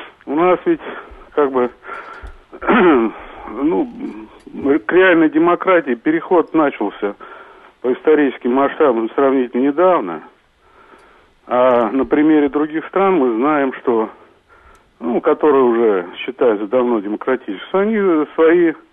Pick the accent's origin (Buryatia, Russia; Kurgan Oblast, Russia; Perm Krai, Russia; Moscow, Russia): Moscow, Russia; я из Москвы.